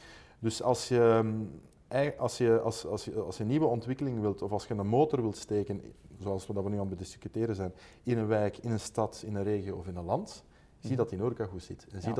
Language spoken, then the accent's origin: Dutch; Belgium; dat is anderzijds een economisch gegeven voor ons als Belgen.